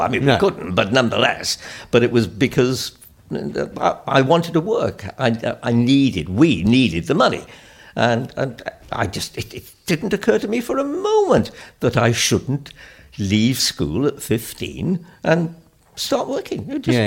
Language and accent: English; Splott, Wales, United Kingdom; I was a kid from Splot.